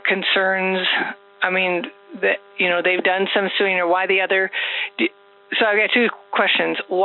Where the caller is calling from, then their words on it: Minnesota, United States; I'm calling from Minnesota and from a nonprofit organization